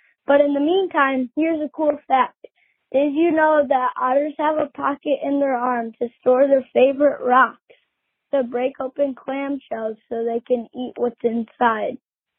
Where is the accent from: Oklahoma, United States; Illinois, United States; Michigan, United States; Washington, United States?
Illinois, United States; Plainfield; I'm from Plainfield, Illinois, and I'm 11 years old.